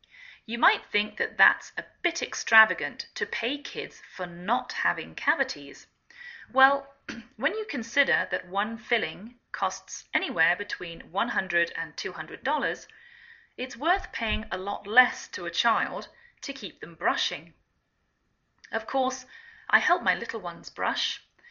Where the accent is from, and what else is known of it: England, United Kingdom; now in United States